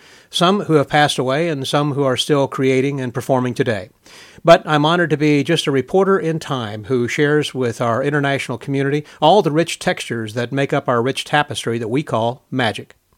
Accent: Houston, Texas, United States; He was doing a trade show in my hometown back in Houston, and so we were kind of trading places.

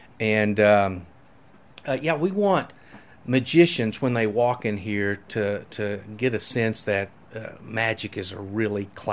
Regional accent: Tulsa, Oklahoma, United States; No, I'm from Tulsa.

